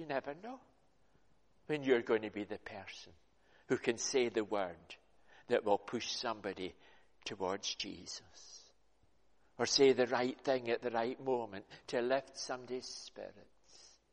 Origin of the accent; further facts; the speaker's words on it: Scotland, United Kingdom; And I'm from Scotland.